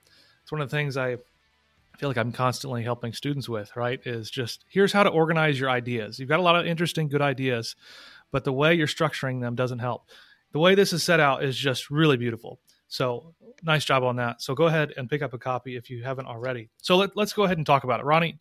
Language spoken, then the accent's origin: English; St. Louis, Missouri, United States; also born or lived in Illinois; So I'm also from the St. Louis area. Lived on the St. Louis side for a while, and then on the Illinois side